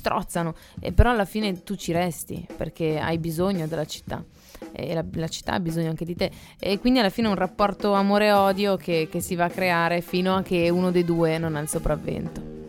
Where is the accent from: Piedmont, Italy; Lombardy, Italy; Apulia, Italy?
Lombardy, Italy; Milan; Milano perché siamo milanesi.